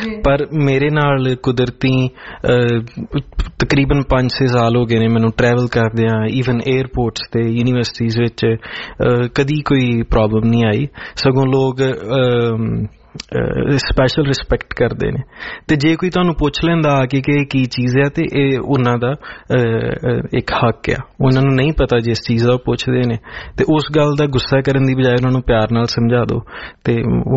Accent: Batala, Punjab, India; born there; ਫਿਰ ਜਿਸ ਹਸਪਤਾਲ ਵਿੱਚ ਮੇਰਾ ਜਨਮ ਹੋਇਆ ਬਟਾਲੇ

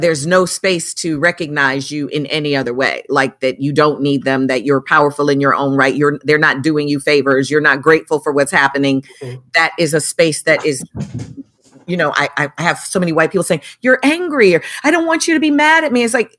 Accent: Chicago, Illinois, United States; born or raised there

